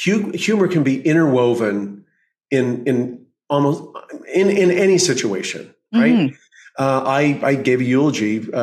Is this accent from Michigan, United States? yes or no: no; Oklahoma, United States; also born or lived in California; But the point is that I come back from California. I grew up in Oklahoma